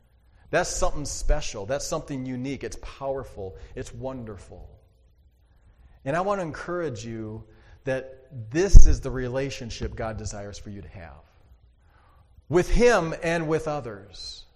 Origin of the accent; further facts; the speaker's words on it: North Dakota, United States; I grew up in North Dakota. I'm a North Dakota kid.